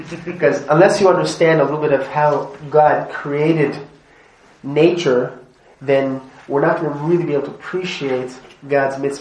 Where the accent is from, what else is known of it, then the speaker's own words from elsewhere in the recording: Montreal, Quebec, Canada; I'm from Montreal originally